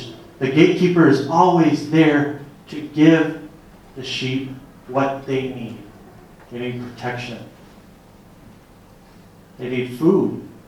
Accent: Texas, United States; accent: Southern; Because Jesus, that's my Southern again. I'm sorry. Jesus. Growing up in Texas, we went to a Baptist.

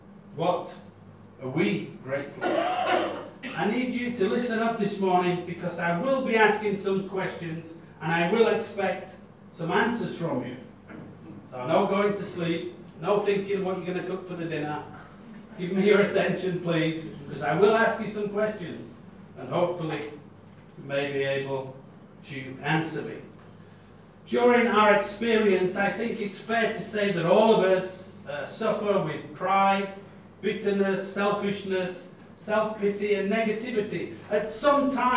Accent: England, United Kingdom; Us Brits, that's me, I'm British, I'm English, I'm half Welsh, half English.

